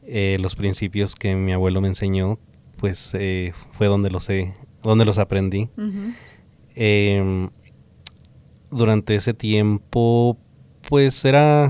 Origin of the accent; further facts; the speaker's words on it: Jalisco, Mexico; Soy del estado de Jalisco, en México, hacia el lado centro pacífico del país.